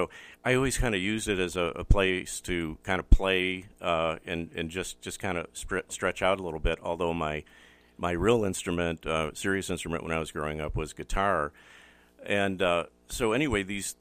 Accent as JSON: {"language": "English", "town": "Cleveland", "region": "Ohio", "country": "United States", "tie": "born or raised there", "said": "I grew up in Ohio, Cleveland. And, of course, that's the rock and roll capital of the U.S., right?"}